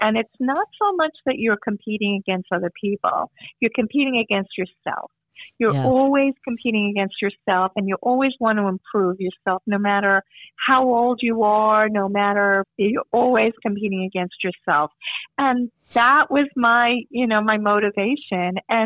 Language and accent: English; Long Beach, New York, United States; I grew up in Long Beach, Long Island, and it's flat there.